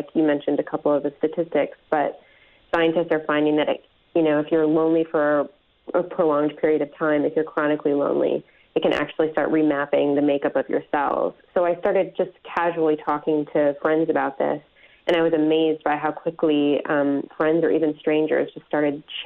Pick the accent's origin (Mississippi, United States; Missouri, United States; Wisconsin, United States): Wisconsin, United States; Green Bay; I'm from Green Bay.